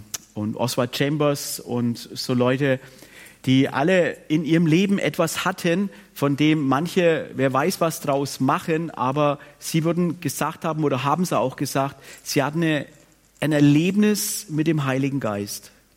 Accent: Bavaria, Germany; Ich komme ursprünglich aus dem Frankenland. Was heißt ursprünglich? Ich komme gerade aus dem Frankenland. Dort lebe ich auch.

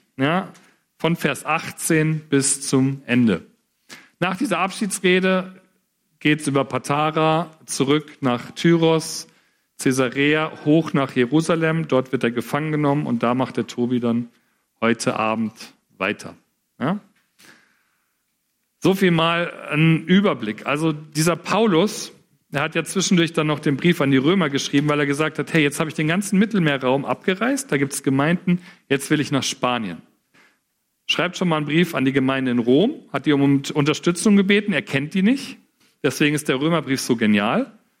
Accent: Frankfurt, Hesse, Germany; Bahnhofsviertel in Frankfurt, ich komme aus Frankfurt

